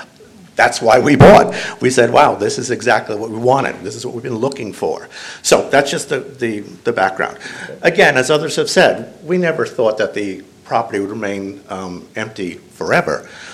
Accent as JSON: {"language": "English", "region": "New York", "country": "United States", "lives_now": "The Villages, United States", "said": "We come from Long Island, which is too dense. When we came down here, when we drove into the villages, I was so impressed with the master planning"}